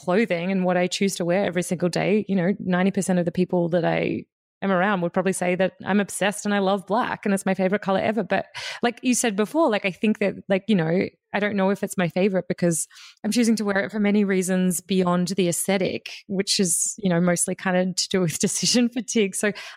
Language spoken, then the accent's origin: English; Australia; now in New York, United States; as an Australian living in New York, there's words that I say in America just to make it so much easier to communicate in this city.